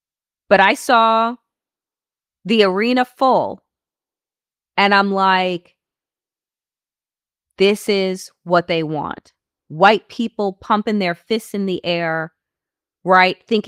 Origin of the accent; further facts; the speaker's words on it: New York, United States; I love Long Island, but when I saw those images, I was disgusted. But when I go to visit my hometown, right, there is a mix of Trump flags in places that had been represented by Democrats my whole life.